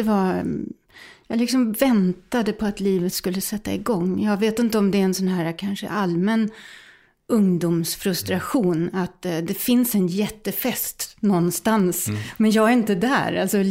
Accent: Helsingborg, Skåne, Sweden; Jag är liksom inte sån här född Ödeåkrabo, utan jag kommer faktiskt från Helsingborg.

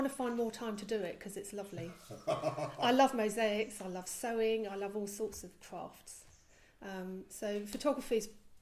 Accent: Belgium; I was about eight and I was living in Belgium. I was brought up in Belgium

